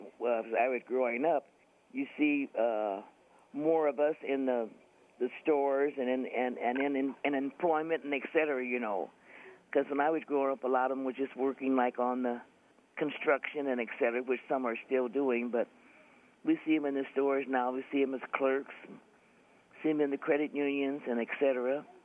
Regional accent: Fort Dodge, Iowa, United States; In Fort Dodge.

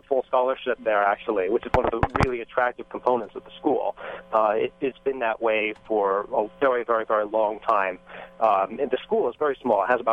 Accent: Bay Area, California, United States; I was born and raised in the Bay Area. I've lived all over, pretty much every sector of the Bay Area, in fact.

